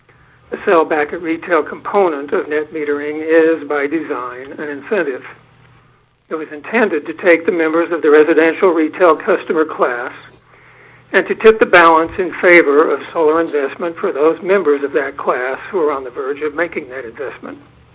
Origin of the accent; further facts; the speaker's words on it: Utah, United States; now in Virginia, United States; I grew up in Utah, and I have a residence there, but I am currently working in Virginia.